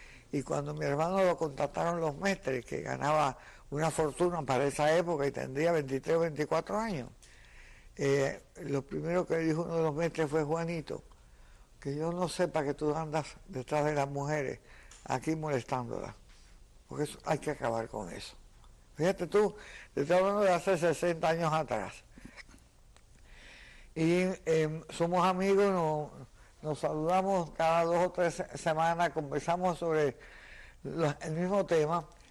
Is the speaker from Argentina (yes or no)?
no; Cuba; eso siempre se dejó en Cuba como una gracia, porque somos los más españoles de todos los hispanoamericanos.